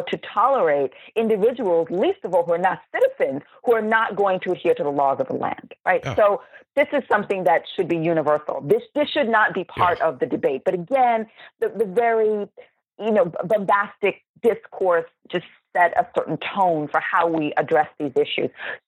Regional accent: Long Island, New York, United States; I think of my hometown. I was reared in Long Island, a quintessential suburban town in Long Island, New York.

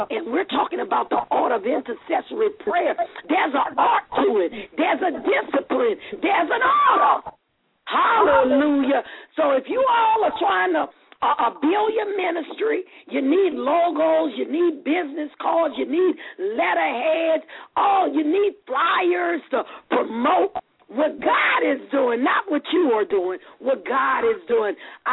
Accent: Louisiana, United States; accent: Southern; you know I have an accent because I'm from the South. I'm from Louisiana. I'm a Southern girl

